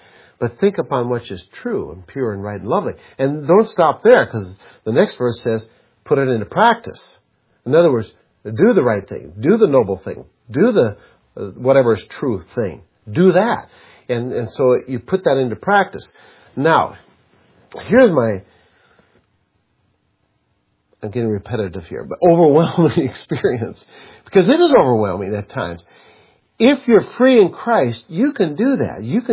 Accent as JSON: {"language": "English", "region": "Minnesota", "country": "United States", "tie": "born or raised there", "said": "I grew up in Minnesota."}